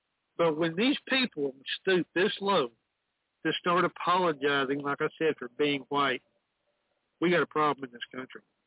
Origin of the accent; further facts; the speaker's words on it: Texas, United States; And Southern, by the way. I was born and raised in Texas.